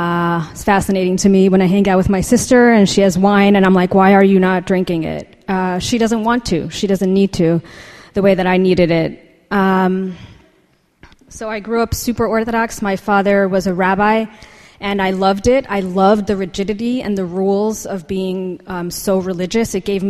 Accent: Los Angeles, California, United States; moved away as an adult; now in New York, United States; I grew up in Los Angeles, and like a couple months before I turned 21, I moved to New York.

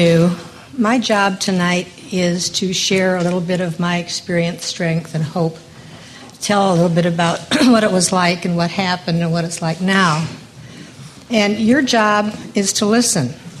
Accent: Hinsdale, Illinois, United States; I spent my childhood, I hesitate to say that I grew up in the Middle West, because I didn't grow up. I spent my childhood there. And I don't know if any of you have seen the movie Pleasantville. Hinsdale is very much like Pleasantville.

